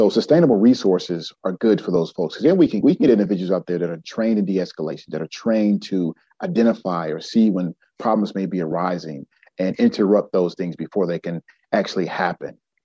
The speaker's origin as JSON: {"language": "English", "town": "Chicago", "region": "Illinois", "country": "United States", "tie": "born or raised there", "said": "I'll tell you just, as a kid growing up in Chicago, you touched on a couple of things."}